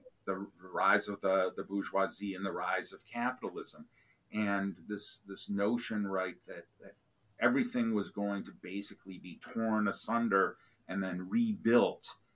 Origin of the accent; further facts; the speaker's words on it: Northern United States, United States; Growing up in the North, you know, in the 1960s and 70s, like I did, still plenty of racism to be found there as well, right?